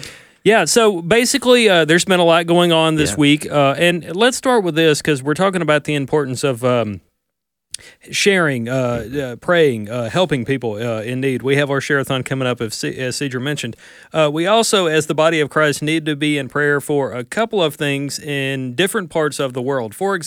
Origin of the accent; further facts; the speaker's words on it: Amory, Mississippi, United States; I'm from Amory. Went to high school there. Go Panthers.